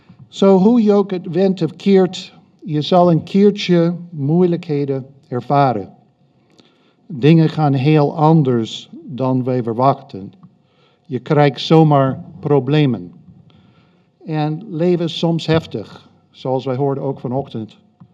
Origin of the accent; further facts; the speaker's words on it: United States; now in Heerde, Netherlands; ik kom uit Amerika. Ik heb vannacht overgevlogen. Nee, ik woon hier in Heerde.